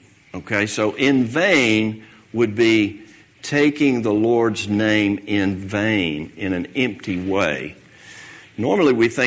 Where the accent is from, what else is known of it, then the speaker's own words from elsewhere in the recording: Hayville, United States; when I was growing up in the Baptist church in Hayville, they had pictures of Jesus.